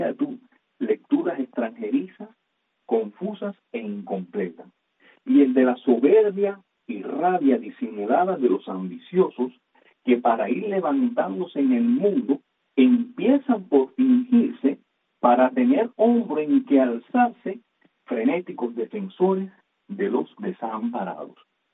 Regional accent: Camagüey, Cuba; Nací en La Habana, pero de un año mis padres me llevaron para Camagüey, es decir que allí crecí, allí me casé, allí fui a la escuela, a la iglesia, de manera que soy camagüeyano. Quizás no principeño, pero soy camagüeyano en condición y en convicción

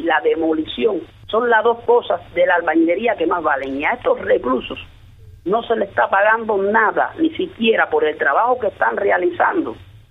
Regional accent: Guantánamo, Cuba; deportado de mi provincia de Guantánamo porque soy natural de Guantánamo.

